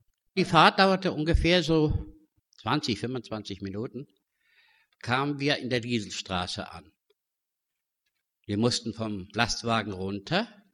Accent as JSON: {"language": "German", "town": "Frankfurt", "region": "Hesse", "country": "Germany", "tie": "born or raised there", "also_born_or_lived": "Dortmund"}